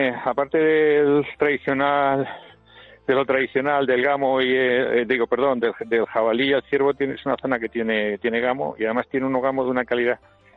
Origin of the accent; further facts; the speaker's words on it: Ciudad Real, Castilla-La Mancha, Spain; Yo soy de Ciudad Real.